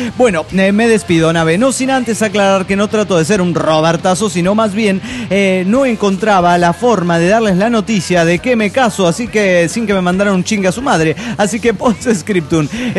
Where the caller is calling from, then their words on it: Cuernavaca, Morelos, Mexico; de Cuernavaca, Morelos, México.